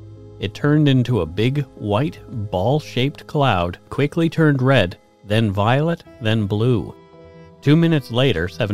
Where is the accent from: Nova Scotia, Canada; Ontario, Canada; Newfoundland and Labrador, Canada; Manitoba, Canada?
Nova Scotia, Canada; As I grew up on Nova Scotia's South Shore, I am familiar with this story, and people around Bridgewater even claim to have had sightings that night.